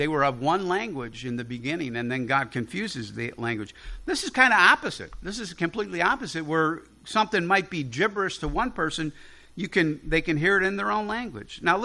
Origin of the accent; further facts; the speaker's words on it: Chicago, Illinois, United States; accent: Chicago; they hear my Chicago accent.